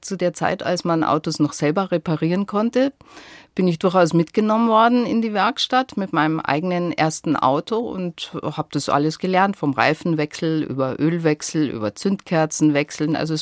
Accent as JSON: {"language": "German", "town": "Munich", "region": "Bavaria", "country": "Germany", "tie": "born or raised there", "said": "Das ist Heimat. Das ist einfach ein schönes Gefühl, an der Isar zu sein, die Ecken zu kennen. Ich bin da sehr verbunden. Von der Kindheit her, von der Schulzeit her"}